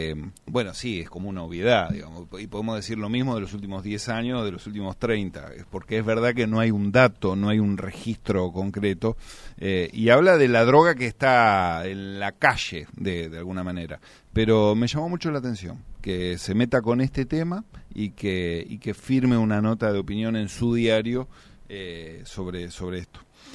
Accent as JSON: {"language": "Spanish", "town": "La Plata", "region": "Buenos Aires Province", "country": "Argentina", "said": "somos todos muy platenses."}